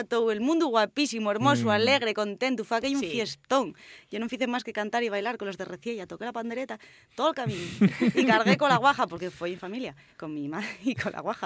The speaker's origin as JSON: {"language": "Spanish", "region": "Asturias", "country": "Spain", "said": "y al final somos todos asturianos"}